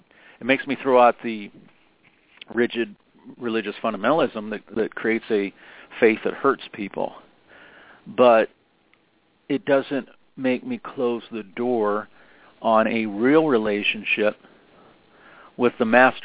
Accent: Pittsburgh, Pennsylvania, United States; I grew up in Pittsburgh playing guitar in the bars of Pittsburgh.

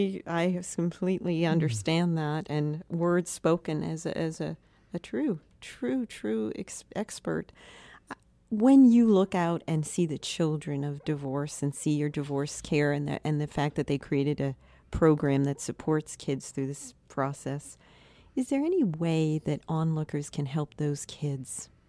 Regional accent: Manhattan, New York, United States; Well, I have this experience that we've had in Raleigh, but we come from Manhattan, and so society moves very fast everywhere.

